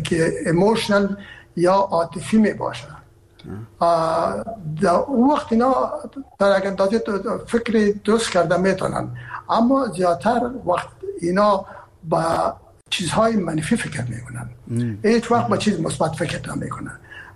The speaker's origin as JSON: {"language": "Persian", "region": "Herat", "country": "Afghanistan", "said": "من که هستم از هرات هستم و پدر مادر من هرات هستن"}